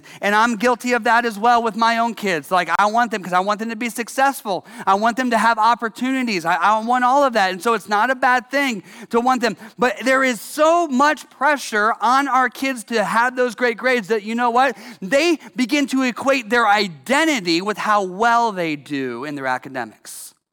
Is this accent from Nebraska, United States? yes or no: no; Columbus, Ohio, United States; Well, I grew up in Columbus, Ohio, and there's probably not any Buckeye fans here.